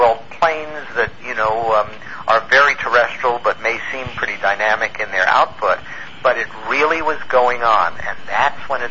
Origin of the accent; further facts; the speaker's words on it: New York, United States; Long John Neville, who I'd listened to on the radio growing up on Long Island.